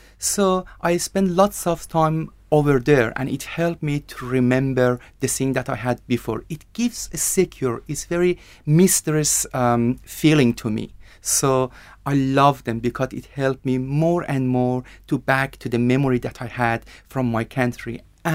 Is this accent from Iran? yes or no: yes; Iran; English is a second language; I come from Iran. In my country, people mainly play soccer anywhere